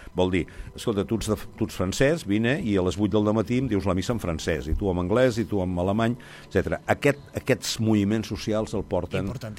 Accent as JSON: {"language": "Catalan", "town": "Arbeca", "region": "Catalonia", "country": "Spain", "said": "tu d'on ets? Diu, jo sóc d'Arbeca."}